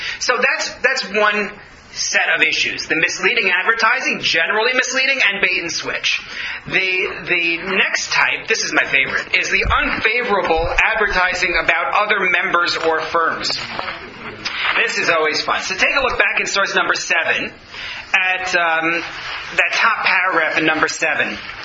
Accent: Toronto, Ontario, Canada; We're from Toronto. We're going to go back to Toronto, and that's where we're going to look at purchasing.

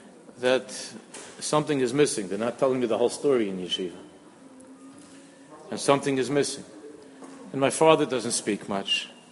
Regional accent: Queens, New York, United States; And I was just a kid in Queens, growing up in Queens.

